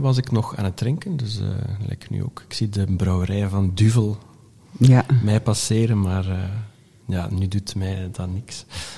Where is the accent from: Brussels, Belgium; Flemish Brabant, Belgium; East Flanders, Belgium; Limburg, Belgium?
East Flanders, Belgium; Ronse; Ja, ik kom van Ronse. Mm-hmm. Dat is diep in Oost-Vlaanderen. Eigenlijk praktisch tegen de grens van Henegouwen. Maar ik zit daar goed.